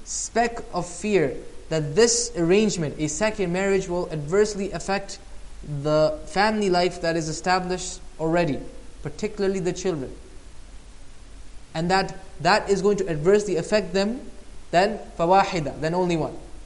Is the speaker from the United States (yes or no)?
no; Pakistan; moved away; Even when I was growing up in Pakistan, it was not uncommon.